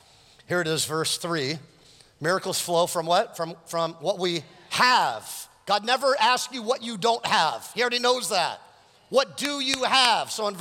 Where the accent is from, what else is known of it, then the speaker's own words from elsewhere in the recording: Westlake Village, California, United States; Because I grew up in Westlake Village, and let's just, can we just be honest in church?